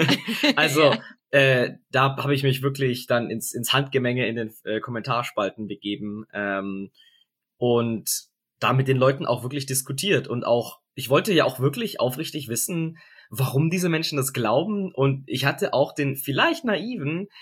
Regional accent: Augsburg, Bavaria, Germany; ich bin Augsburger

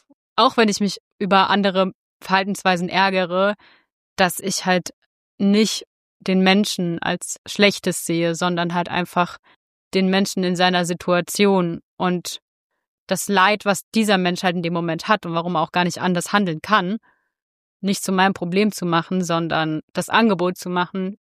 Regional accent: Saarland, Germany; wie ich aufgewachsen bin als Saarländerin in halt einer Arbeiterfamilie

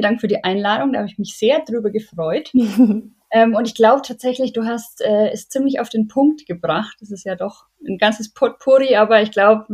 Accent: Bavaria, Germany; now in Munich, Germany; Ich komme tatsächlich aus Unterfranken im Landkreis Schweinfurt und bin dann durch meinen Beruf, also du hast ja schon gesagt, ich bin Polizistin und bin dann nach meinem Studium nach München gekommen und bin dort auch bis heute geblieben. Also ich arbeite nach wie vor in München

